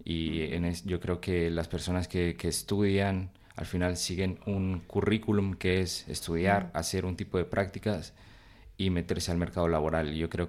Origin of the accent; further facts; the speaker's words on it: Bilbao, Basque Country, Spain; yo soy de Uribarri